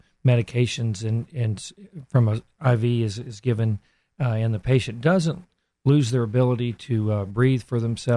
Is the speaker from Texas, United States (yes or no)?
yes; Odessa, Texas, United States; also born or lived in Lubbock, United States / San Antonio, United States; West Texas, Odessa. My family kind of followed the oil field around Odessa. Ended up in Lubbock for Texas Tech undergrad